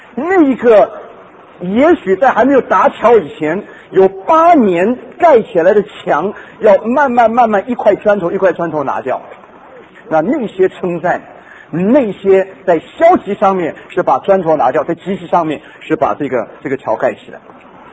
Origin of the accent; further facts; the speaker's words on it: China; 那么我们中国人，我觉得我们这一代